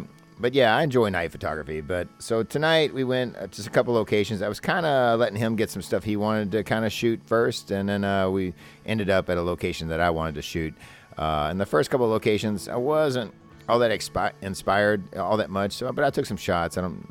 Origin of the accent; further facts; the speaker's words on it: Louisville, Kentucky, United States; they're actually based in Louisville, Kentucky. They're actually based in my hometown.